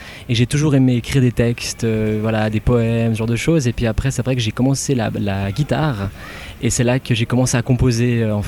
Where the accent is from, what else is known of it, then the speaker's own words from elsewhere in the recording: Bulle, Fribourg, Switzerland; Non, je viens de Bulle.